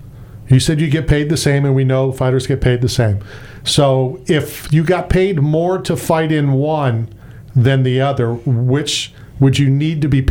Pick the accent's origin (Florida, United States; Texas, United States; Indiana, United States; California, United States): Florida, United States; also born or lived in Philadelphia, United States; I'm from Florida, born in Philadelphia.